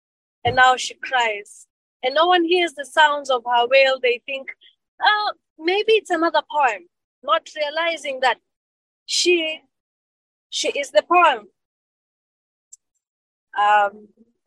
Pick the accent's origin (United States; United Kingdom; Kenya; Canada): Kenya; first language Kikuyu; English is a second language; I speak three languages, by the way. I speak English, I speak Swahili, and I speak my mother tongue, which is Kikuyu.